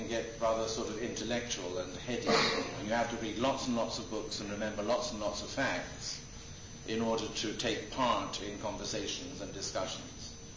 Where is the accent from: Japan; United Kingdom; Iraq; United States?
United Kingdom; England; also born or lived in Scotland; I'm actually Scottish, but don't let that put you off. I grew up in England and joined the Greek Orthodox Church when I was a student at Oxford.